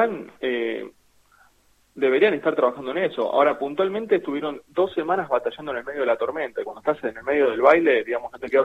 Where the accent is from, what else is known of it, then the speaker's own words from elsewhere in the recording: Argentina; nosotros mismos como argentinos y como ahorristas